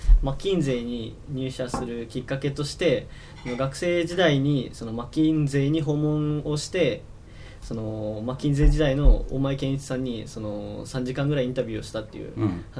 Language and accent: Japanese; Sapporo, Hokkaido, Japan; 札幌市ですね。